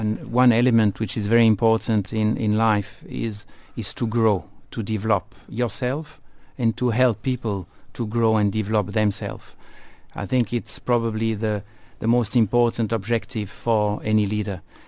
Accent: Switzerland; In fact, I worked only once for less than 2 years in my home country, Switzerland.

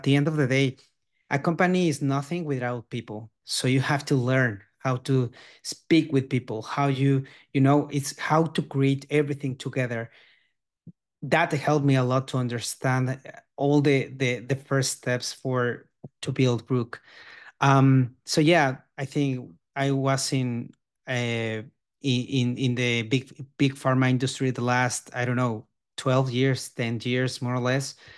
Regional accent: Mexico; English is a second language; now in Miami, United States; I'm from Mexico. Now living here in Miami, but I am original from Mexico.

